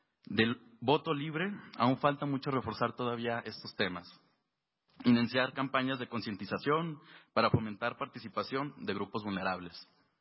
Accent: Durango, Mexico; vengo del estado de Durango.

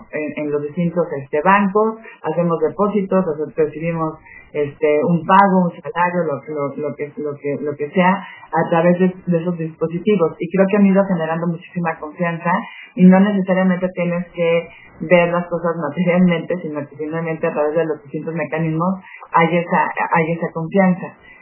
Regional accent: Mexico; yo como consejera y como ciudadana mexicana

